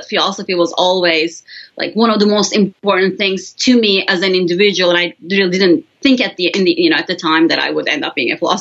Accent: Denizli, Turkey; moved away as an adult; So I grew up in a city called Denizli. It's on the west coast of Turkey, or near the west coast, I should say. So I grew up in Turkey

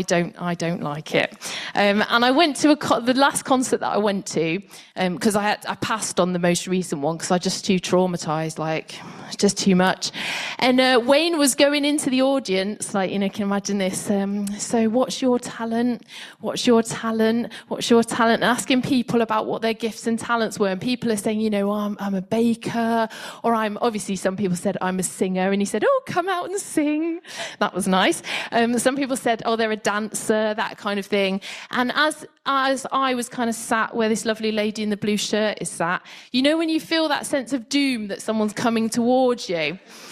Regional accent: South West England, United Kingdom; now in Salford, United Kingdom; Dave and I grew up in Wiltshire, so we can't say the word toilet without it sounding like we're from Bristol. But we love living in Salford.

